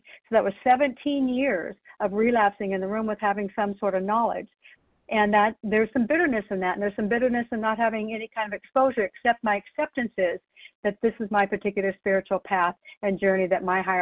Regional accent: Canby, Oregon, United States; I'm from Canby, Oregon

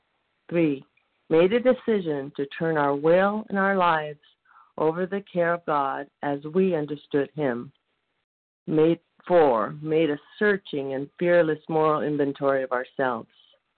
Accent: Nevada, United States; I'm from Nevada

